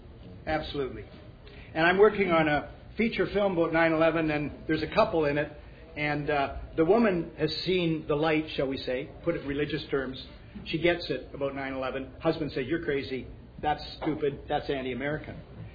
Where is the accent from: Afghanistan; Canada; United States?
Canada; I speak as a Canadian